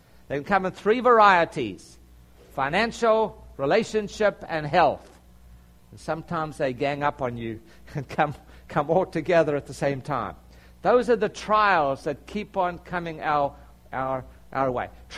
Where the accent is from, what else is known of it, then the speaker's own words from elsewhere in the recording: South Africa; also born or lived in Canada; I was from South Africa via Canada.